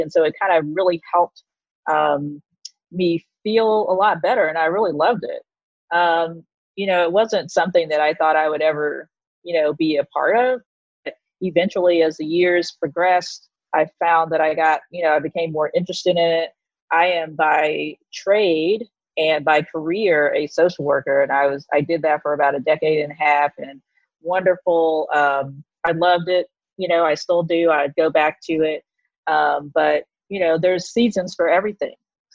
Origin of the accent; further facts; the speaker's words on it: Texas, United States; moved away as an adult; now in New York, United States; So I'm originally from Texas, the great red state of Texas. I don't think I need to give any more description about it, but I moved here to New York City in 1999.